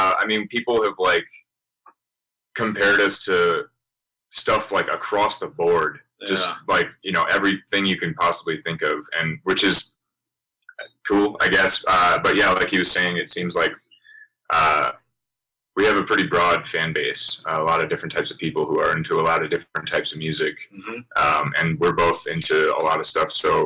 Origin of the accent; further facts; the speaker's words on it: Wisconsin, United States; I'm from Wisconsin.